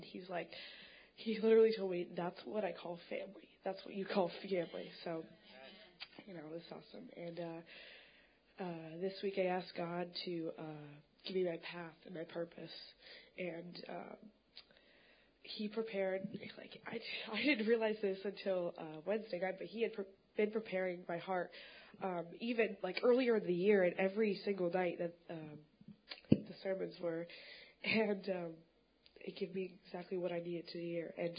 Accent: Illinois, United States; I'm not from here. I'm from Illinois, and my family was a big part of the church down here.

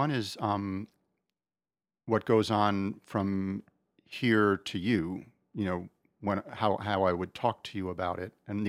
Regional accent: United States; And I say, no, I'm American. I am very much an American.

